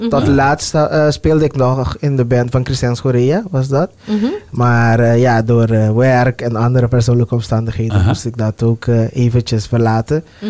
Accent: Curaçao; Ja, ik ben op Curaçao geboren. Opgegroeid, mijn eerste 10 jaren in de buurt van Coralspecht.

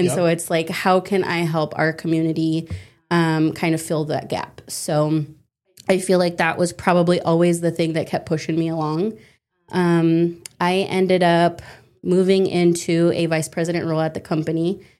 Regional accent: Omaha, Nebraska, United States; So I am born and raised here in Omaha. My parents are both from Mexico. Came here at a young age. So my dad is from Durango and my mom is from Guanajuato.

